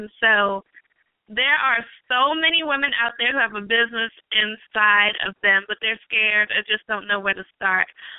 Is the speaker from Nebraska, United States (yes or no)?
no; North Carolina, United States; Y'all know I'm from North Carolina, and I met her in Raleigh